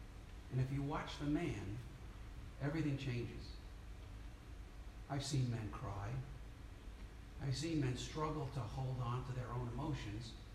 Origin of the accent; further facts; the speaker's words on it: United States; But because I'm an American, I can fall into the trap of only seeing myself sitting here in the congregation.